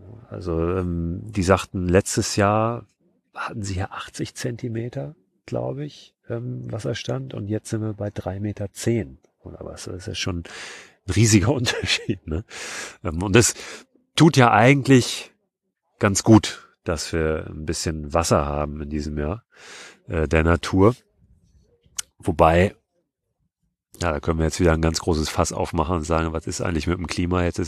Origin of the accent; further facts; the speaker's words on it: Hamburg, Germany; ich komme ja aus Hamburg.